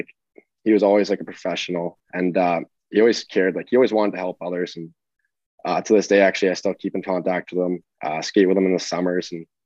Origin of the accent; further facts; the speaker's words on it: Canada; obviously he's from Russia, but I was from Canada, so it's slightly different.